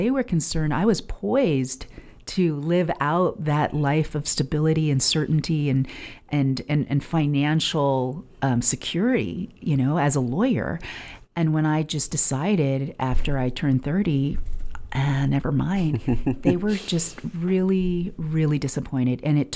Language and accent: English; California, United States; seeking my parents' approval as a Taiwanese kid growing up in California was everything.